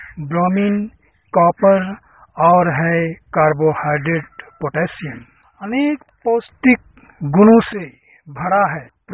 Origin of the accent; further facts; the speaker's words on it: Bihar, India; बंगरा, ward number 1, post कुबोलीराम, जिला समस्तीपुर के निवासी हूँ।